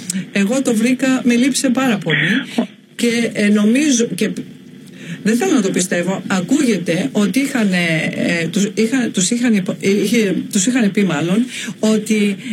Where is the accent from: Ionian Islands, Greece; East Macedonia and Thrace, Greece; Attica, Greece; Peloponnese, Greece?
Peloponnese, Greece; είμαι και από τη Λεκωνική